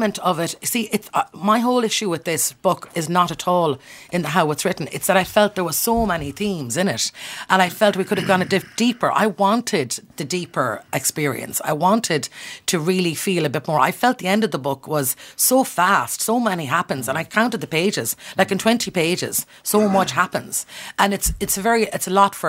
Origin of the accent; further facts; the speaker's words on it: Connacht, Ireland; how Connemara, I grew up in Connemara, how we speak English and how we've spoken English during the year.